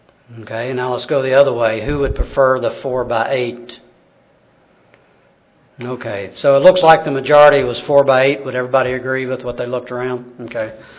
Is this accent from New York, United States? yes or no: no; Kentucky, United States; accent: Kentucky; so you're going to have to put up with my abridged Kentucky accent